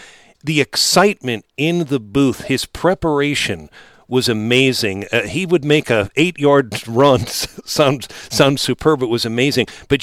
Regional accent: Florissant, Missouri, United States; He grew up in Florissant, which is my hometown.

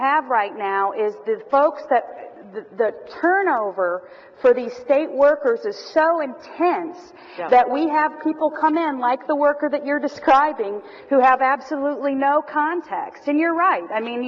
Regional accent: Branson, Missouri, United States; I'm actually from Branson, and my whole family still lives there

